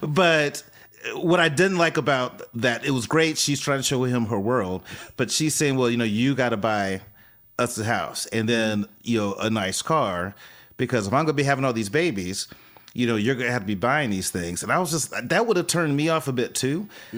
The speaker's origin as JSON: {"language": "English", "region": "the South", "country": "United States", "tie": "born or raised there", "said": "And I remember growing up in the South, I was, you know, I experienced racism"}